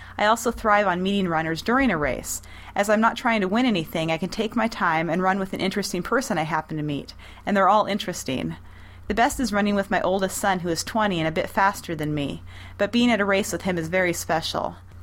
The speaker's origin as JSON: {"language": "English", "town": "Lewistown", "region": "Montana", "country": "United States", "tie": "born or raised there", "said": "Well, the funny thing is she actually lived in Lewistown, my hometown, as well."}